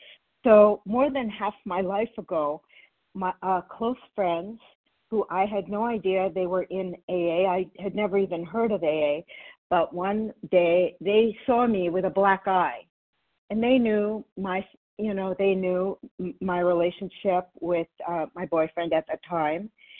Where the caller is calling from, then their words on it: New York City, New York, United States; Yes, I'm in New York, New York City.